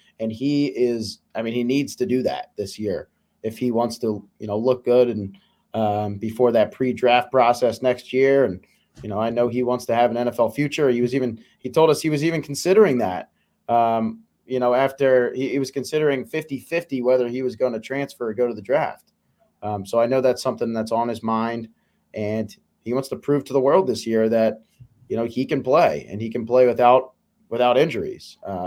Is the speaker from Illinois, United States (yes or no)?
yes; Chicago, Illinois, United States; now in State College, United States; I'm from Chicago and I came out here to Penn State, which it's been a great experience.